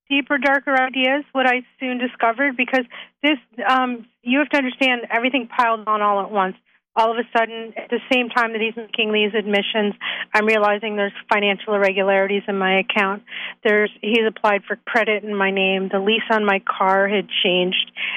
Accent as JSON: {"language": "English", "region": "Massachusetts", "country": "United States", "tie": "born there", "said": "Oh, I'm a U.S. citizen. I was born in Massachusetts."}